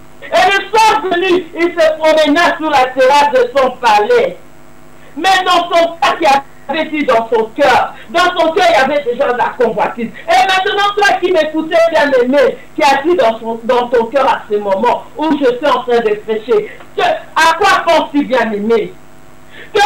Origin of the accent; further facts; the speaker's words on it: DR Congo; now in Europe; quand on était chez nous au Congo